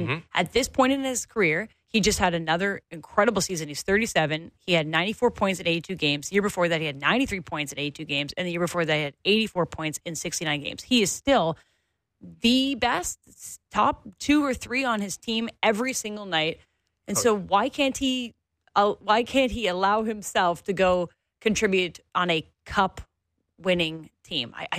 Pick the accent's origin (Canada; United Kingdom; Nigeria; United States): Canada; Maybe it's because we're Canadian